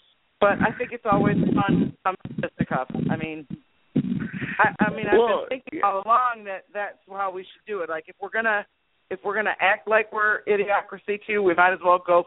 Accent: Michigan, United States; Y'all probably don't know about Mackinac Island. I'm from Michigan, so I know about Mackinac Island.

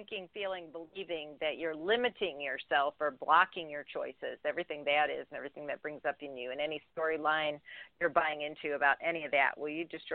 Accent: North Carolina, United States; now in Michigan, United States; Oh, okay. I'm originally from North Carolina.

